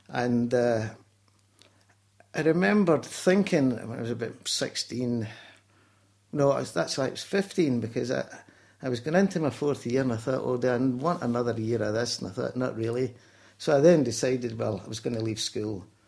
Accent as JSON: {"language": "English", "town": "Glasgow", "region": "Scotland", "country": "United Kingdom", "tie": "born there", "said": "I was born in Glasgow, Springburn, which was a working class area in the north side of the city, and that was in November 16th, 1944."}